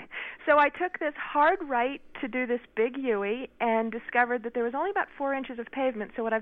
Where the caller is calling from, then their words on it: Colorado, United States; I'm calling from Colorado.